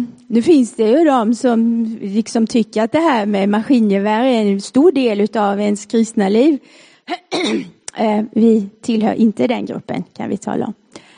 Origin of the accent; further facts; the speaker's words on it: Småland, Sweden; accent: Småland; Jag har fått höra att jag har en väldigt normal småländska, så jag är väldigt stolt för det.